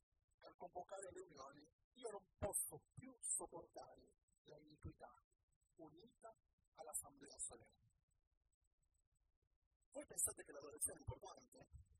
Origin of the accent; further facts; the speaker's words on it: Peru; first language es; Italian is a second language; moved away as an adult; now in Italy; vi avevo parlato che sono peruviano, sono da poco tempo qui in Italia